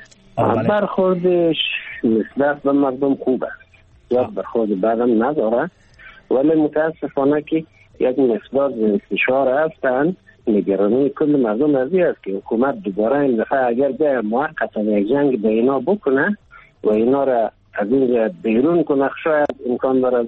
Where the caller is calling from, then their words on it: Qazvin, Iran; از قزوین هستم